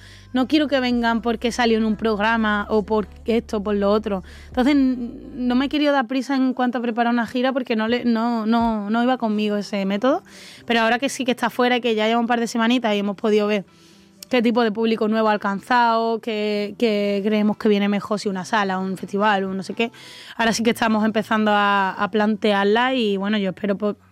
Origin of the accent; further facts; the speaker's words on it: Málaga, Andalusia, Spain; now in Madrid, Spain; a mí me encanta volver a casa siempre y a mi hija, a Málaga. Soy una enamorada, además, de mi tierra.